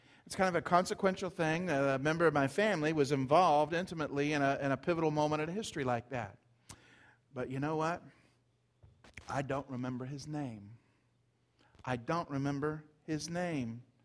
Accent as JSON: {"language": "English", "town": "Marietta", "country": "United States", "tie": "born or raised there", "said": "I haven't been down to my hometown of Marietta for, I don't believe I've been down since I've been here."}